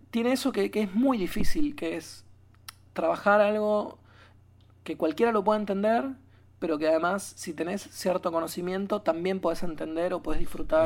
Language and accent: Spanish; Argentina; uno como argentino puede como entender un montón de cosas